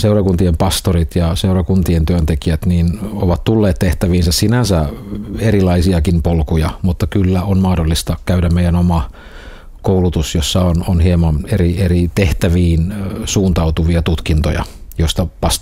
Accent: Turku, Southwest Finland, Finland; Mä oon kotosin Turusta, eli on syntysi Kivikartion tiellä Turussa asfaltin keskellä.

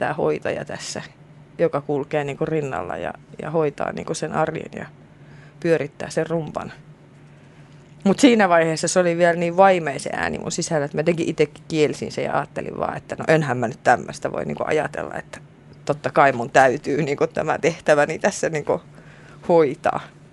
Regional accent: South Ostrobothnia, Finland; kun mä oon Etelä-Pohjanmaalta niin kuin itse kotosin, niin siellähän kasvaa semmoisia emäntiä, jotka ei niinku hipasusta laske ollenkaan.

